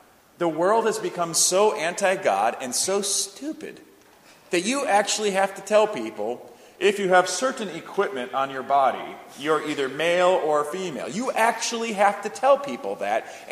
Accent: Puerto Rico; Well, I'm from Puerto Rico.

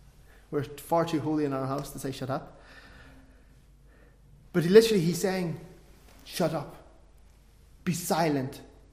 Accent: Ireland; We rhyme there, I know. I'm Irish, can't help it.

